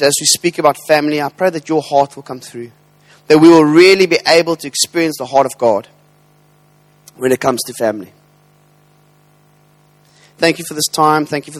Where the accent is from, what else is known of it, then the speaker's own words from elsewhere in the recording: Cape Town, Western Cape, South Africa; I'd like to apologize before I start. I'm from Cape Town